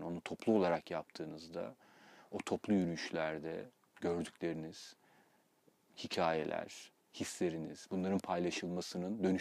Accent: Mersin, Turkey; also born or lived in Istanbul; yani çok uzun süredir burada yaşıyorum. Ama kendimi bildim bileli de, yani çocukluğumdan itibaren de İstanbul'la Mersin'de doğup büyüdüm

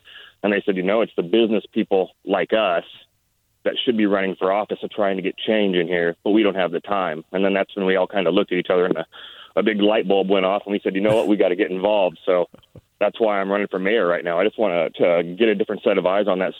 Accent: Oregon, United States; moved away as an adult; now in Washougal, United States; I grew up in Southern Oregon and moved out to Washougal with my wife about 4 years ago.

